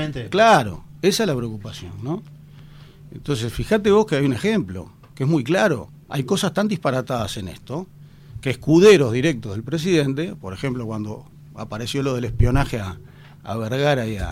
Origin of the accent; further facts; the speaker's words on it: Uruguay; Todos somos uruguayos, uruguayas antes que nada, y estamos muy orgullosos de lo que es nuestro país